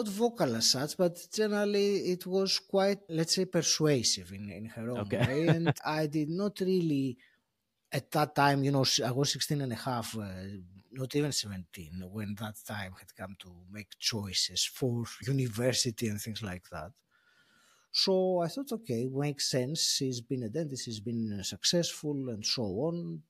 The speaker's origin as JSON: {"language": "English", "country": "Greece", "tie": "born or raised there", "said": "So I grew up in Greece in a very small place. My hometown was a small town."}